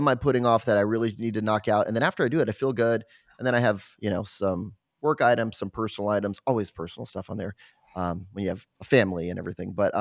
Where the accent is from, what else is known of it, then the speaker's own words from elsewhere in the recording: California, United States; So I grew up in Southern California. That's where I grew up.